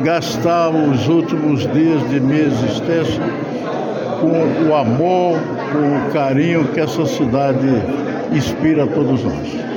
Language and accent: Portuguese; Northeast Region, Brazil; moved away; eu que vim do Nordeste há quase 60 anos atrás, aqui eu encontro amigos, parceiros, companheiros, e isso daqui me faz esquecer até que eu sou nordestino.